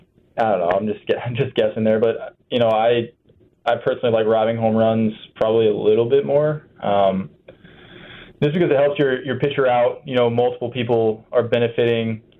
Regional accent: Ohio, United States; You know, I'm from Ohio.

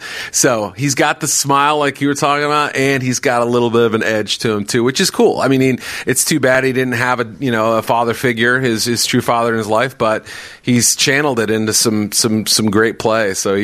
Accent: New England, United States; I love that I grew up in New England

